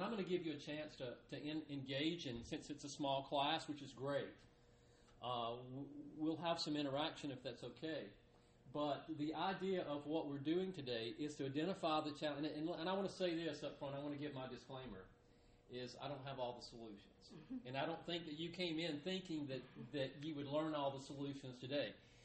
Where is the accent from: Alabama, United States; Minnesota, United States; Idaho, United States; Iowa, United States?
Alabama, United States; Moulton; I was raised in a small Church of Christ congregation in Alabama, and that's where I'm from. I'm from Moulton, Alabama.